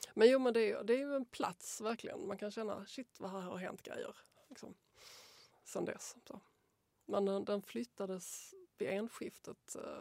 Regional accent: Rörum, Skåne, Sweden; also born or lived in Helsingborg; Men jag flyttade till Rörum när jag var 2.

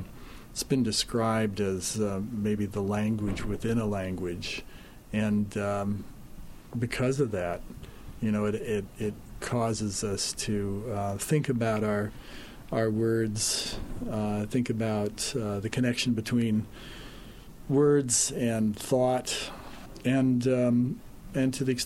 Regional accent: Nebraska, United States; I grew up in Nebraska, and the speech there is very slow, I think because there are so few people, and people enjoyed talking to each other.

